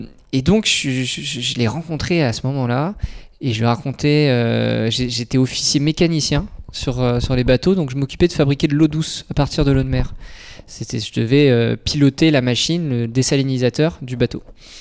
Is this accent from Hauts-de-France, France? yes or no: no; Concarneau, Brittany, France; Alors moi j'ai grandi à Concarneau, à côté de Concarneau, au bord de la mer.